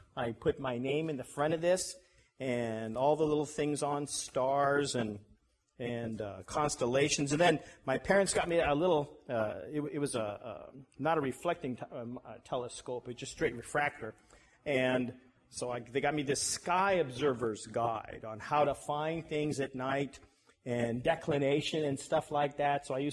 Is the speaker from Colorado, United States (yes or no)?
yes; Colorado, United States; When I grew up in Colorado, I used to like to go up in the mountains and hike around